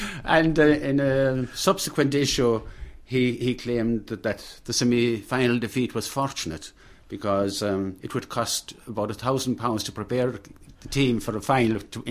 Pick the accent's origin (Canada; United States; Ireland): Ireland; Ventry, Munster; born there; I was born in Kerry, all right, Lee, was she? I was born in Ventry.